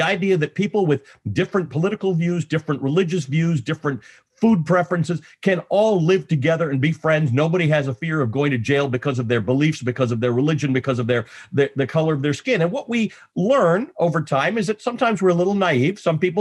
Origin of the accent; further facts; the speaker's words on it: Nairobi, Kenya; born there; I'm actually a Kenyan-born Muslim. I was born in Nairobi.